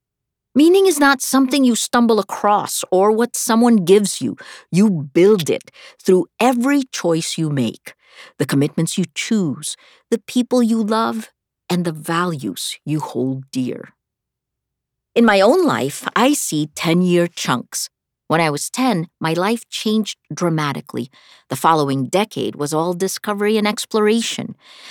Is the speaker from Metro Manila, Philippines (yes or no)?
yes; Pasay, Metro Manila, Philippines; born there; I was born on October 2, 1963, in a wooden house in Pasay City, Manila, in the Philippines